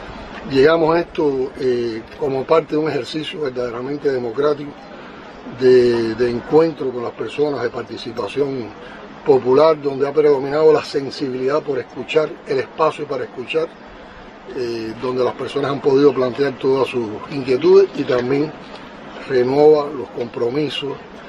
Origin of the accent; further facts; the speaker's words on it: Cuba; Nos estamos defendiendo los cubanos de tanta agresión, de tanto odio.